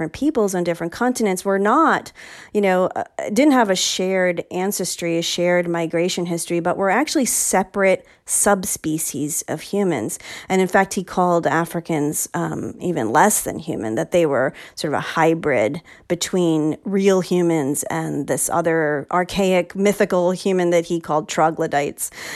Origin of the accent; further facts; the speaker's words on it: New York City, New York, United States; born there; Like I would tell people where I'm from New York City. That's where I was born.